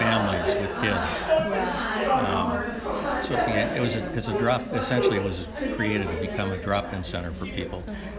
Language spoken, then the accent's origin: English; Missouri, United States; I'm originally from Missouri.